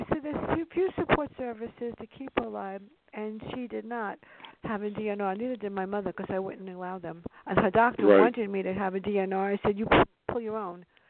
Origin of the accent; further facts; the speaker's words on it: New York City, New York, United States; I grew up in the Bronx, in the South Bronx.